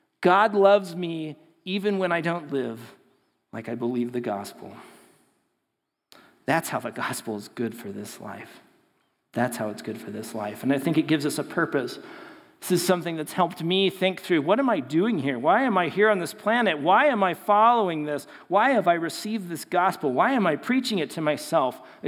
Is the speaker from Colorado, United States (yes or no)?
yes; Colorado, United States; it was great to say, oh, we're from Colorado, and it was fun